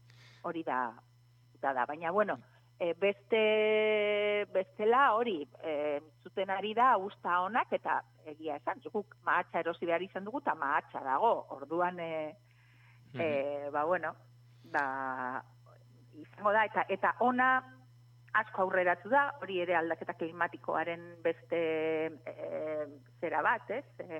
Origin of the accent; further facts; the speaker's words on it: Villabuena de Álava, Basque Country, Spain; ni Eskuernagakoa naiz, Bilabuena de Alabakoa